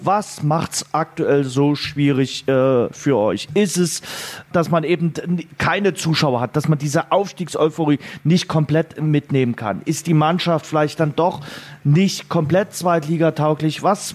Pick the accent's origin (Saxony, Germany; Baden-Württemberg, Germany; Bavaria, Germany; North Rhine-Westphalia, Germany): Saxony, Germany; Dresden; Und das sage ich als Dresdner.